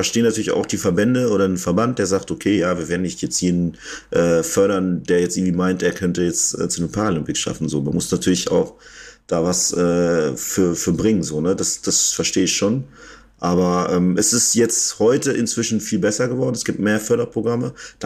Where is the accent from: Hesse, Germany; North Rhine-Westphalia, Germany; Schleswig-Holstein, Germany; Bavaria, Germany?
North Rhine-Westphalia, Germany; ich bin im Münsterland aufgewachsen. Das ist halt ein recht kleines Kaff